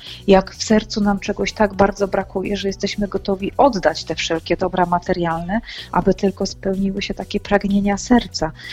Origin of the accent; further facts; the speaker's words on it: Wolin, West Pomeranian Voivodeship, Poland; ja jestem dziewczyną z Wolina, prawda? Po prostu małego miasteczka, gdzie, tak jak już powiedziałam, siadałam nad brzegiem rzeki Dziwnej